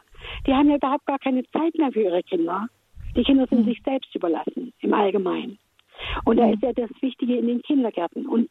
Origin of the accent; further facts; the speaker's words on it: East Germany, Germany; wir hatten zu DDR-Zeiten, ich bin ja im Osten groß geworden